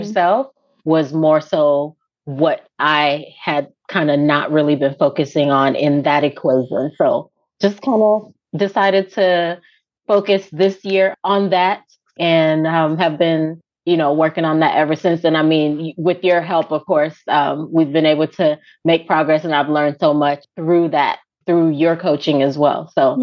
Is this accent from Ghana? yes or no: yes; Ghana; now in United States; where I grew up in Ghana, we use these nets as like our bath for bathing.